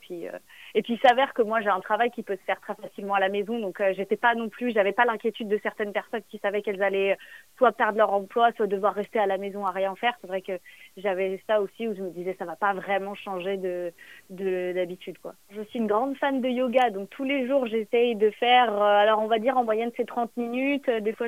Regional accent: Pays de la Loire, France; now in Belfast, United Kingdom; j'ai 21 ans et je suis française, et plus précisément, je viens de Vendée. En ce moment, et enfin depuis un peu plus d'un an, je vis à Belfast, en Irlande du Nord

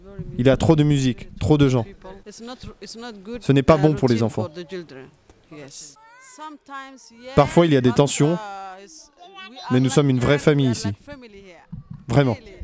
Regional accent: Somalia; De Somalie.

